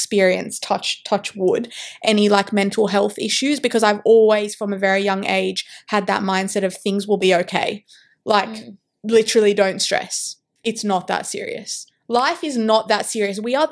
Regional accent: Dubai, United Arab Emirates; I grew up overseas in Dubai, so everyone used to call him

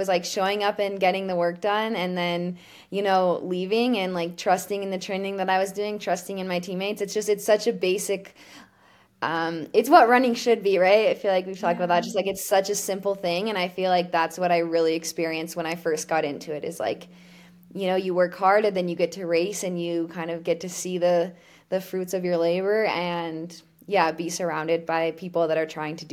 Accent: Colorado, United States; I grew up in Colorado. My parents did a bunch of like triathlons and Ironmans growing up.

